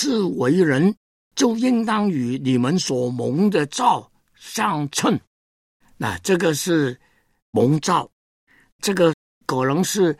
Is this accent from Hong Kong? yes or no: yes; Hong Kong; born there; 感谢神，我这个不配的人在香港出生